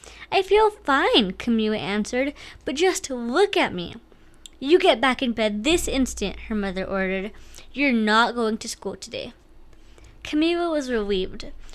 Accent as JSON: {"language": "English", "town": "Farmington", "region": "New Mexico", "country": "United States", "said": "I go to school at Mesa View Middle School, and I'm from Farmington, New Mexico."}